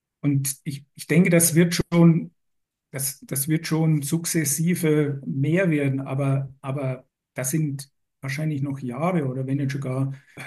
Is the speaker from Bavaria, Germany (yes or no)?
yes; Bavaria, Germany; born there; ich bin in Bayern geboren, ich war eigentlich früher sehr viel mit meinem Vater im Wald unterwegs, Pilze suchen